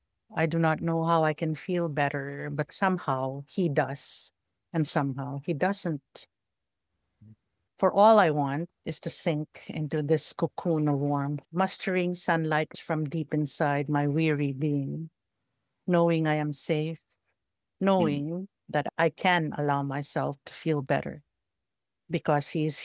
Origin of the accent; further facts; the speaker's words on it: Philippines; now in London, United Kingdom; I'm a Filipino based in London.